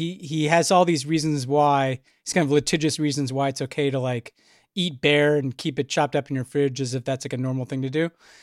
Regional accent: New York, United States; As a New Yorker, too, like the idea that it was just a normal thing to do after a steak dinner

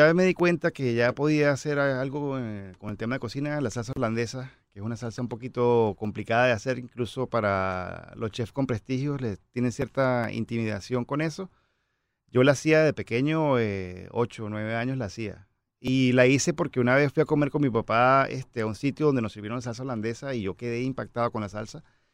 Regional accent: San Cristóbal, Táchira, Venezuela; also born or lived in Maracaibo; Sí, me crié en San Cristóbal, pero soy más gocho.

